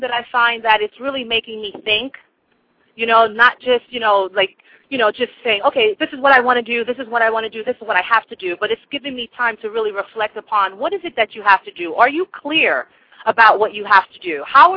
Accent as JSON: {"language": "English", "region": "New York", "country": "United States", "said": "Okay, well, I'm originally from New York, and originally I wanted to be a professional singer when I was growing up."}